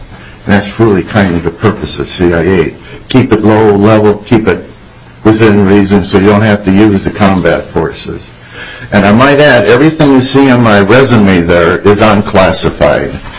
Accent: South St. Paul, Minnesota, United States; as Rick was saying. Born and raised in South St. Paul, went to University of Minnesota at one time and applied mathematics, thinking of becoming an actuary.

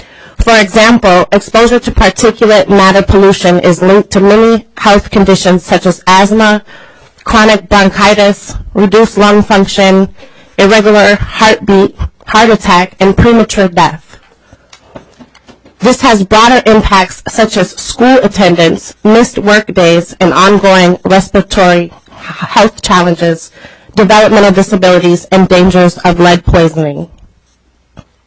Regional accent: Minneapolis, Minnesota, United States; I'm from North Minneapolis.

